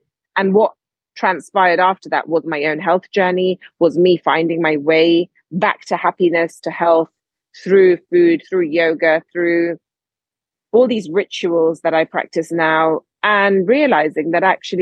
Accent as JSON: {"language": "English", "region": "London", "country": "United Kingdom", "said": "I was moving back to my home country. I was from London and I am in London now, but I was moving back because I was living abroad for a few years."}